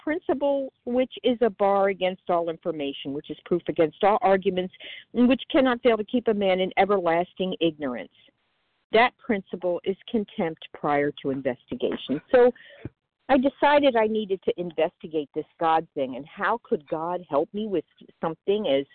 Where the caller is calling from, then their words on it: Florida, United States; I am recovered for today in Florida.